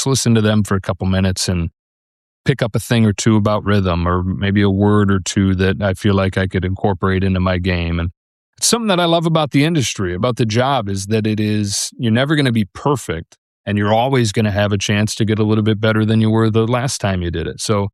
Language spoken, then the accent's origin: English; Michigan, United States; growing up in Michigan, you could get WGN 720 sitting there, laying on the beach on Lake Michigan